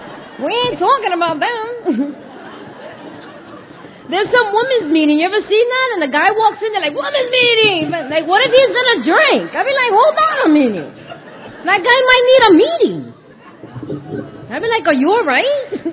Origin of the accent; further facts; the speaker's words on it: Puerto Rico; accent: Puerto Rican; My accent is strong, right? Oh, my God. Okay. That Puerto Rican is coming out.